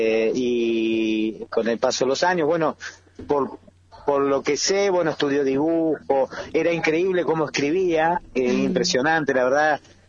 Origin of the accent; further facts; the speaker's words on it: Resistencia, Chaco, Argentina; la vida familiar se desarrolló toda en el Chaco, así que como que yo soy el único